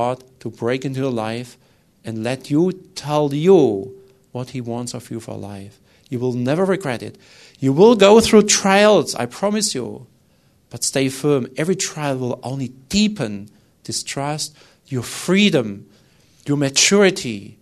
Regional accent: Germany; born there; English is a second language; I was born in Germany. It's not so easy there.

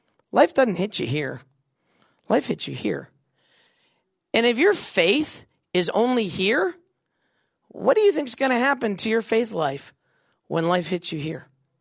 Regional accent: Virginia, United States; I grew up in Northern Virginia, first grade to ninth grade there.

